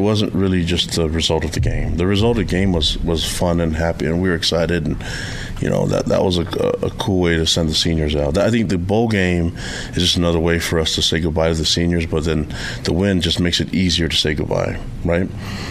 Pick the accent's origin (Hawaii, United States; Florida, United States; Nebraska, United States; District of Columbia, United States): Hawaii, United States; Laie; also born or lived in Tonga / Provo, Utah; But I do remember Hawaii, and I grew up in Laie and have tons of family out there. And so, went to preschool and Laie Elementary, and so I grew up there, and I have family there.